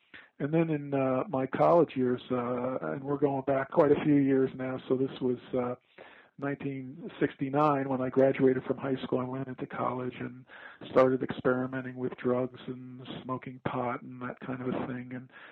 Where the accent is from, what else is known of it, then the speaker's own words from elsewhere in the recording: Long Island, New York, United States; We grew up in Long Island, New York